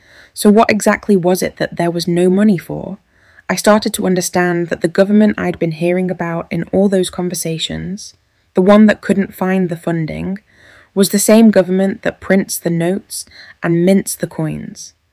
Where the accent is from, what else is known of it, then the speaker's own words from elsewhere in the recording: Coventry, West Midlands, United Kingdom; I grew up in Tile Hill with my mum working as a teaching assistant and my dad driving buses for the council